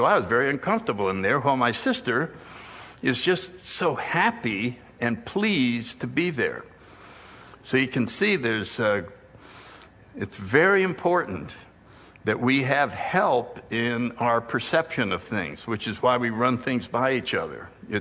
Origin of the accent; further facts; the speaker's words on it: New Haven, Connecticut, United States; I'm gonna be 80 in September. I grew up in New Haven, Connecticut. I have one sister